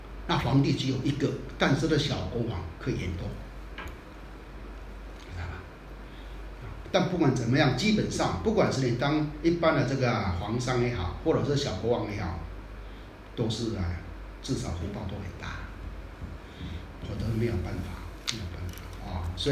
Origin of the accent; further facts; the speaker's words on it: Taiwan; 我们台湾人叫行情的话，你这个人行情很不好。